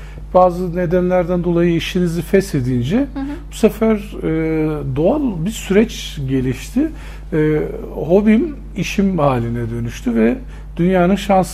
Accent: Ankara, Turkey; Ya ben Ankara doğumluyum. Hı-hı. Ankara'da doğdum, büyüdüm.

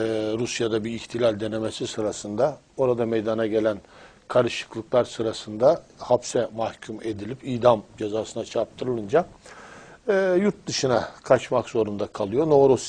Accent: İzmit, Kocaeli, Turkey; born there; 1954 yılında İzmit'in Uzuntarla köyünde dünyaya geldim.

